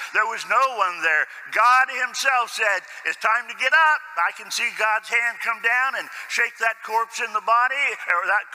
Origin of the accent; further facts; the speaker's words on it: Newark, New Jersey, United States; and I grew up here in Newark, so I heard some of the best prophets there were.